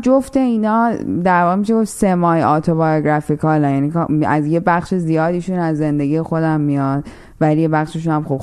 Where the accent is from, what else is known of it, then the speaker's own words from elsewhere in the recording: Iran; also born or lived in Chicago; بعد که از ایران اومدم شروع کردم تحصیل توی شیکاگو، SAIC، مدرسه انستیتوی هنری شیکاگو.